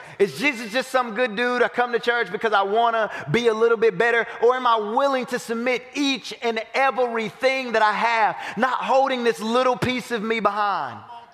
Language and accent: English; North Carolina, United States; I'm from North Carolina, home of the real beaches.